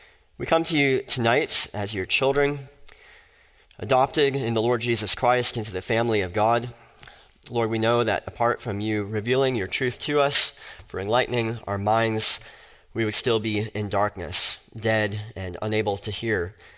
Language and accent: English; Fargo, North Dakota, United States; I remember years ago when the President George W. Bush came to my hometown of Fargo, North Dakota